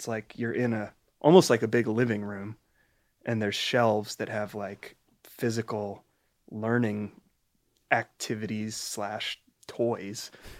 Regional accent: Baltimore, Maryland, United States; I'm from Baltimore, Maryland.

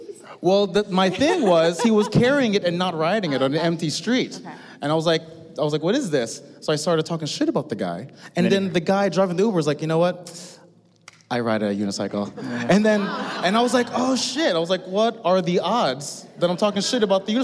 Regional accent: New Jersey, United States; also born or lived in Brooklyn, New York; now in Portland, United States; Been here for 6 months, came here from Brooklyn, and before that I was raised in Jersey. Yeah. Jersey.

